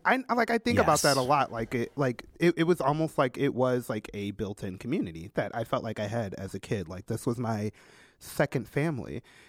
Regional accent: Illinois, United States; I grew up in don't want to put it all out there, but a couple hours south of Chicago.

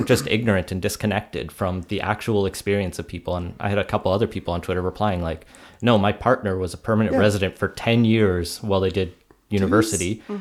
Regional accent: United Kingdom; But I'm British, so I can vote in both. And I can still vote in British, even though I'm not living there.

